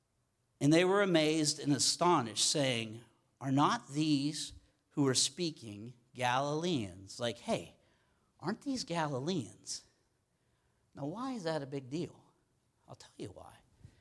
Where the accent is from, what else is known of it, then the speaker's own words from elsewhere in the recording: Pittsburgh, Pennsylvania, United States; So it was at that point where I realized that my dialect, my accent, kind of gave me away, and I tried to watch it.